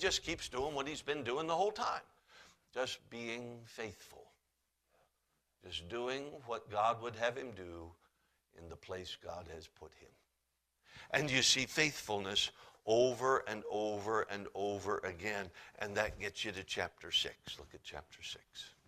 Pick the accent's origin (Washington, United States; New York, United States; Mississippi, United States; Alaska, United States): Alaska, United States; I'm from Alaska, spent all my life in Alaska. There at our home church in Fairbanks, Alaska